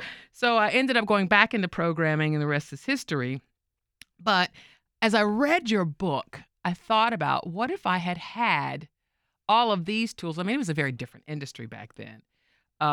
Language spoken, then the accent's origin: English; Salisbury, North Carolina, United States; It was in my hometown of Salisbury, North Carolina.